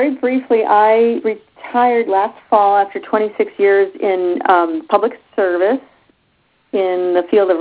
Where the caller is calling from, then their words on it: New Hampshire, United States; I'm calling from New Hampshire.